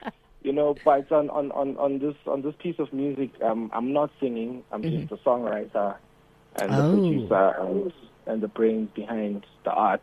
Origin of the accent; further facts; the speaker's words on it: Gauteng, South Africa; I'm born and bred in the East Rand.